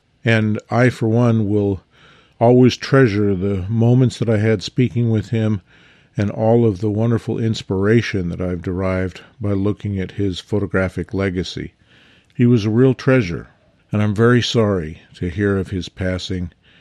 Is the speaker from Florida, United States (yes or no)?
no; Oregon, United States; You see, I was raised in Oregon, and my entire perspective is sort of a West Coast perspective.